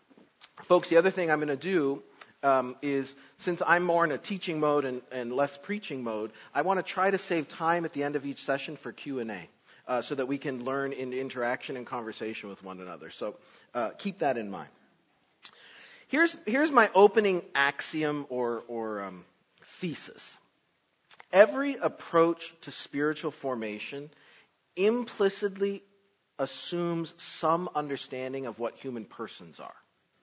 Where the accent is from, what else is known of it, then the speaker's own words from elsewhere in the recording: Michigan, United States; I come from West Michigan, where everybody's a Christian.